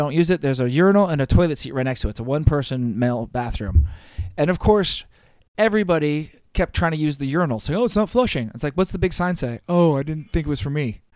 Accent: New Jersey, United States; Because I grew up in New Jersey, water ice.

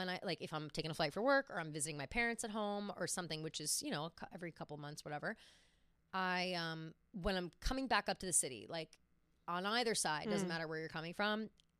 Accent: New Jersey, United States; I also grew up in New Jersey, like I said, bumfuck middle of nowhere. Growing up in New Jersey was like it was boring.

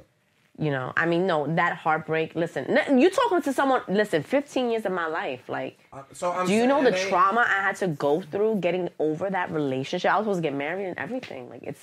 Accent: New York, United States; First of all, I'm from New York.

